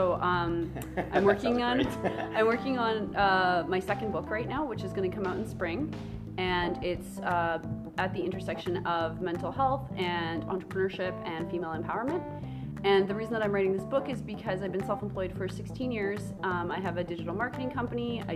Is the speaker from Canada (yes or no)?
yes; Canada; I like to laugh. I'm Canadian.